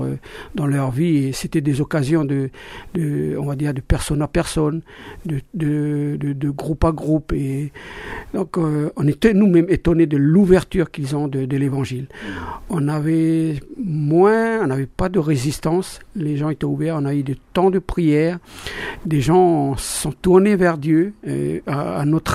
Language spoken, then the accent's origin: French; New Caledonia; on est des Mélanésiens et on nous appelle beaucoup plus les Kanaks de Nouvelle-Calédonie. Voilà, ça c'est notre ethnie voilà, principale en Nouvelle-Calédonie.